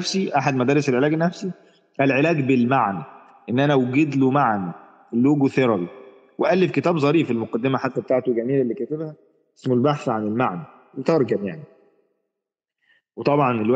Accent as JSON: {"language": "Arabic", "country": "Egypt"}